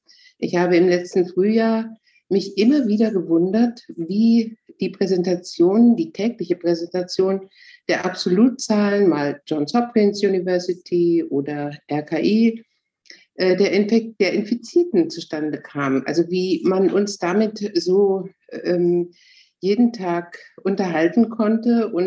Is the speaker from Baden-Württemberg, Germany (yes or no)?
no; Berlin, Germany; Ich bin eine Berliner Schriftstellerin, die zurzeit in Dresden mit einem Literaturstipendium lebt für 6 Monate.